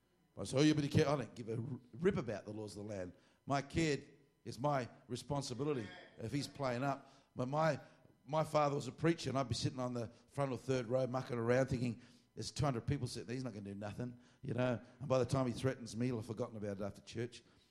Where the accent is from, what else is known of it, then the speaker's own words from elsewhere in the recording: Australia; Well, let them come and get me. I'm from Australia.